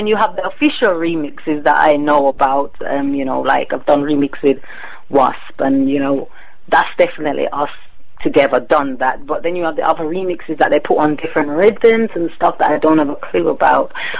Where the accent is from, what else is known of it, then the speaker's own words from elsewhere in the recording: Jamaica; when I come from Jamaica